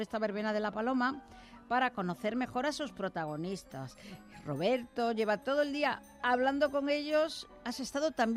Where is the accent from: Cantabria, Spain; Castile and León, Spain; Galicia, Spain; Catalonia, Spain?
Galicia, Spain; born there; yo nací luego en Galicia